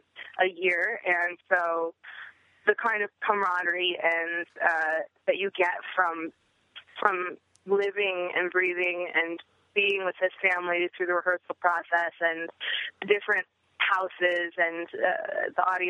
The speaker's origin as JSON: {"language": "English", "region": "Iowa", "country": "United States", "tie": "born or raised there", "said": "when I grew up in Iowa, didn't have access to film."}